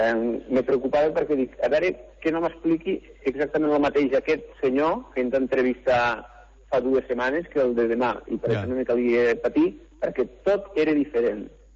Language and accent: Catalan; Sarroca de Lleida, Catalonia, Spain; jo vinc de Terrantins. Jo soc de Sarroca de Lleida, d'un poble proper de Lleida.